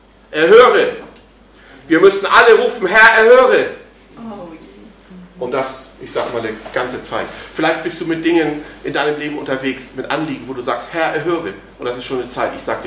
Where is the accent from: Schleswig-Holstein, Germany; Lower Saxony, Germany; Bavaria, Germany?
Schleswig-Holstein, Germany; Husum; in meiner alten Heimatgemeinde in Husum, wo ich ursprünglich auch herkomme.